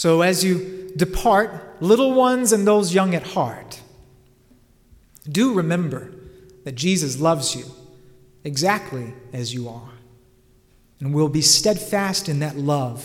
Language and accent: English; Laurinburg, North Carolina, United States; I remember when I was a youngster growing up in the Laurinburg Presbyterian Church.